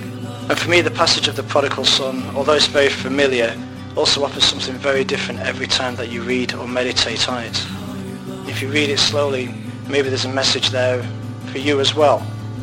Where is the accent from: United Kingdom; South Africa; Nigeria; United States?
United Kingdom; Doncaster, Yorkshire and the Humber; I'm 28 years old, and I'm from Doncaster, England.